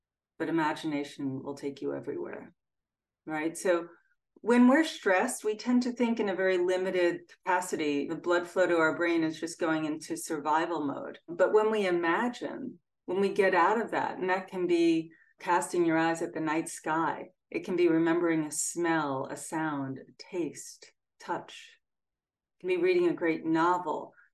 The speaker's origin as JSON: {"language": "English", "town": "Freeport", "region": "New York", "country": "United States", "tie": "born or raised there", "said": "in my hometown of Freeport, New York."}